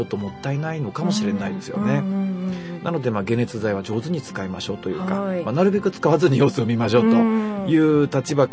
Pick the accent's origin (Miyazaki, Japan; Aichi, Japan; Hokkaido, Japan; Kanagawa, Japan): Hokkaido, Japan; 私も北海道ですけど